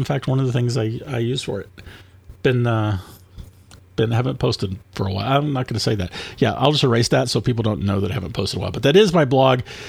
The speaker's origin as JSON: {"language": "English", "country": "United Kingdom", "said": "Yes, I'm British, and I love your decency"}